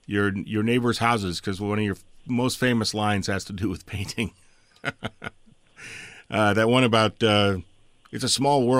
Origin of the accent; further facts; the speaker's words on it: Swampscott, Massachusetts, United States; I grew up in Swampscott myself, so I know the lingo.